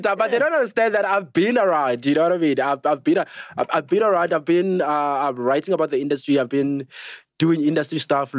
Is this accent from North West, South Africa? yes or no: yes; North West, South Africa; also born or lived in Brits; So I was raised to go Muruleng in Northwest, Maramakoteng